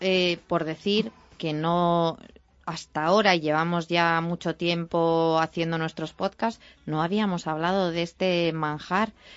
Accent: Madrid, Community of Madrid, Spain; A lo mejor es porque soy de Madrid

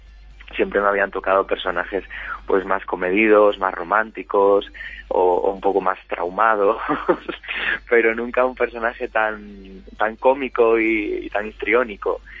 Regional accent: O Barco, Galicia, Spain; porque yo soy de Obarco y él es de Ponferrada

